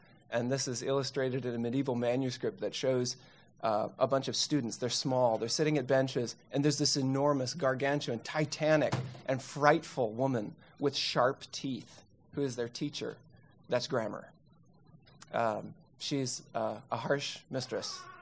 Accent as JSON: {"language": "English", "town": "Birmingham", "region": "Alabama", "country": "United States", "tie": "born or raised there", "said": "This is a portion of a beautiful painting that hangs in the Art Museum of my hometown of Birmingham."}